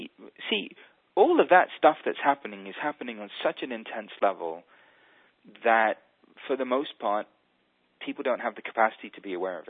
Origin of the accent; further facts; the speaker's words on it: England, United Kingdom; I'm English, can't help it